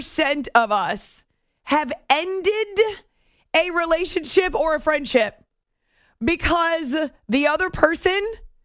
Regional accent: New England, United States; But I grew up in New England, and I guess I identified as a Red Sox fan.

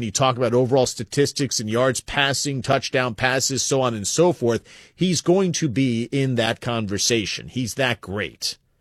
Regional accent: New York, United States; I'm loyal to my fans, you know, to my teams that I rooted growing up as a kid here in New York.

